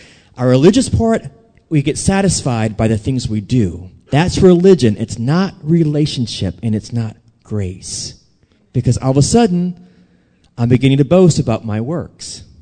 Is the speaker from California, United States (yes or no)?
no; New Orleans, Louisiana, United States; I kind of did because I'm from New Orleans and everybody was Catholic. So all my family's Catholic.